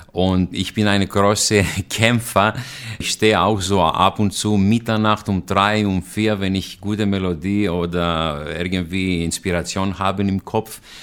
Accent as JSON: {"language": "German", "town": "Thessaloniki", "region": "Central Macedonia", "country": "Greece", "lives_now": "Germany", "said": "dann denke ich an meine Heimat, Thessaloniki. Ich komme aus Thessaloniki"}